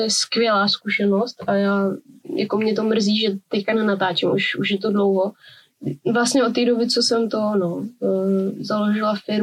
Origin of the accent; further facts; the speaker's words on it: Rýmařov, Moravian-Silesian Region, Czechia; jakože jsem z Rýmařova